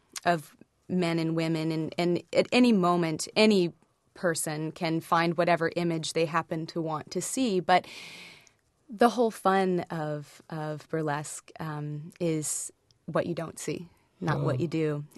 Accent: Oregon, United States; also born or lived in Alabama / New York City; I was born in Alabama, raised in Oregon, and schooled in New York City.

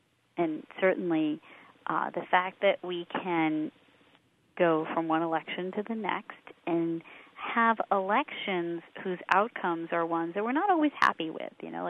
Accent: United States; because I was the daughter of Sikh parents, and I was growing up in the United States.

